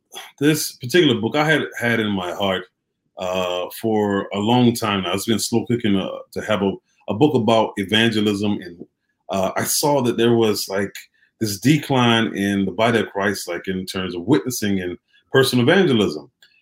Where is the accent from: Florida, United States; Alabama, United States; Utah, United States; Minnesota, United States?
Alabama, United States; Opelika; A little bit about myself. I'm from Opelika, Alabama. I was started out in the military once I got out of high school, spent about 6 years in the Army as a paralegal